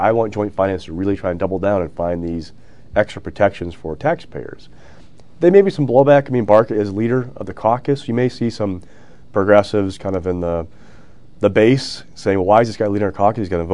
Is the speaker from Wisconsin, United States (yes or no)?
yes; Kenosha, Wisconsin, United States; born there; I mean, I was born in Kenosha, lived outside of Sturtevant, or I've seen Sturtevant.